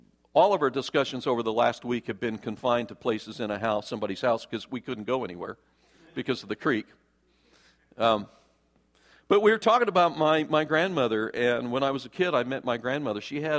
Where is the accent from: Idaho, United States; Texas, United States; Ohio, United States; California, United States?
Idaho, United States; Idaho Falls; I grew up in Idaho Falls, where I was pretty isolated from the possibility of building friendships with peers.